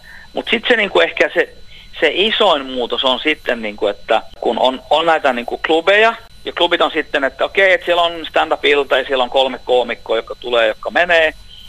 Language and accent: Finnish; Jakobstad, Ostrobothnia, Finland; mähän olen syntynyt ja varttunut tuolla Pietarsaaressa, niin Vaasa on erittäin tuttu paikka ja totta kai koko Pohjanmaa on tuttu paikka